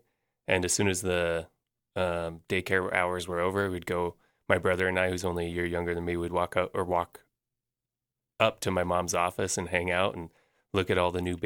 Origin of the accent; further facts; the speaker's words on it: Gillette, Wyoming, United States; I grew up in Gillette, Wyoming.